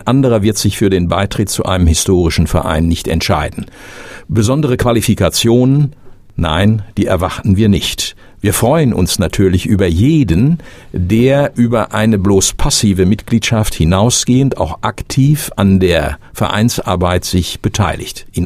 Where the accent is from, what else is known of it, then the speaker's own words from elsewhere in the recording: Witten, North Rhine-Westphalia, Germany; born there; geboren bin ich in Witten und hier lebe ich auch bis heute. Zwischenzeitlich war ich in verschiedenen anderen Orten, wie das im Leben so läuft.